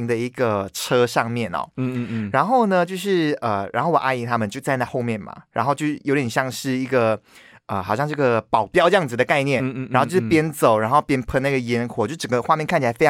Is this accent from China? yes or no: no; Malaysia; moved away; 但其实 Hello， 我每年都会回马来西亚一次耶。